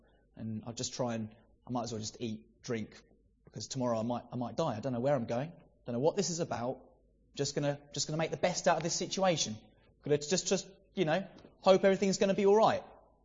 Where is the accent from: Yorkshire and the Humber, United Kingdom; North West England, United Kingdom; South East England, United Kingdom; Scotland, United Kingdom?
South East England, United Kingdom; Brighton; I'm from Brighton. That scene is even more restrictive in Brighton than in a lot of other places.